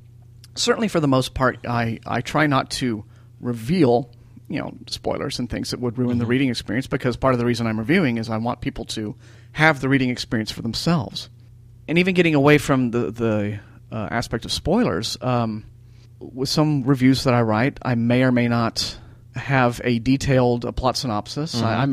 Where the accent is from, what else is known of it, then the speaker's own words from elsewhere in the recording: Austin, Texas, United States; on a lot of projects that shoot in the Austin area, my hometown